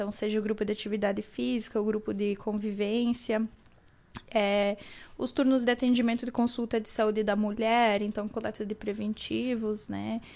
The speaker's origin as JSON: {"language": "Portuguese", "region": "Santa Catarina", "country": "Brazil", "said": "Isso, eu sou catarinense."}